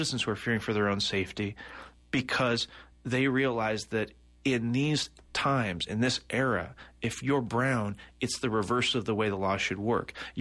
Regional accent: McMinnville, Oregon, United States; I'm originally from McMinnville, Oregon. It's almost impossible for me to convince people back home that we're not being invaded.

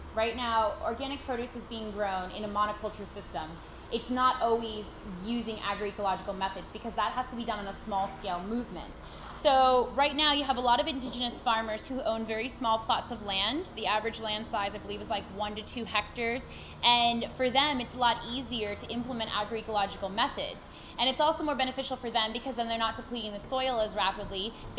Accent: Puerto Rico; also born or lived in New York City, United States; So I'm first generation American, and I grew up in New York City in Puerto Rico. And growing up in Puerto Rico, we have very close ties to the land.

